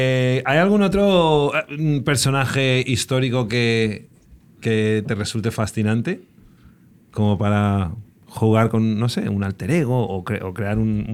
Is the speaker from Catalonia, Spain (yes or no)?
no; Torremolinos, Andalusia, Spain; Es que yo soy de Torremolinos y parece el kilómetro cero de los shisha lounges.